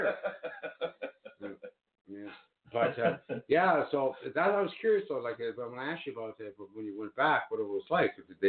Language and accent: English; Ottawa, Ontario, Canada; I was born in the Ottawa area